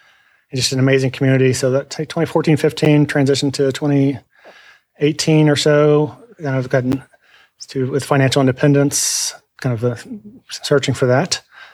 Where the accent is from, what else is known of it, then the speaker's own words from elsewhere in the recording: Kentucky, United States; So I'm from Kentucky, joined the Air Force.